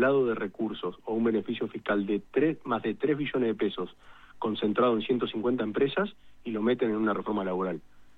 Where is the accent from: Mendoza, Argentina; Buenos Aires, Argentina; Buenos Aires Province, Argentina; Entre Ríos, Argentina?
Entre Ríos, Argentina; Gualeguaychú; Yo soy de Gualeguaychú, en este momento estoy en Gualeguaychú.